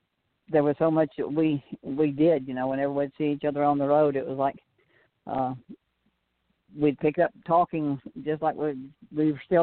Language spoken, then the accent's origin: English; Alice, Texas, United States; We actually drove over from my hometown of Alice, Texas, which was 48 miles one way